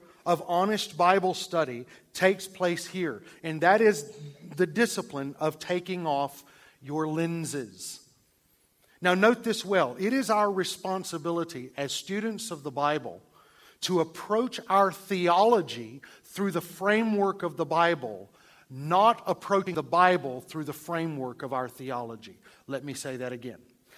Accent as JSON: {"language": "English", "town": "Atlanta", "region": "Georgia", "country": "United States", "tie": "born or raised there", "said": "Sorry to say, one of the editors of that I grew up with in Atlanta."}